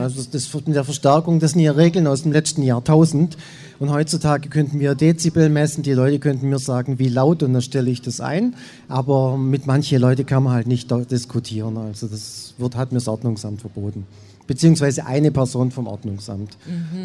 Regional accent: Betzingen, Baden-Württemberg, Germany; Ich komme aus Betzingen.

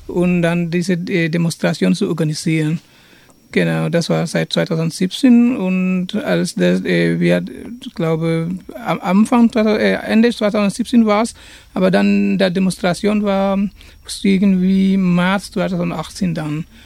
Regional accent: Gambia; German is a second language; now in Germany; aber wir kommen aus Gambia

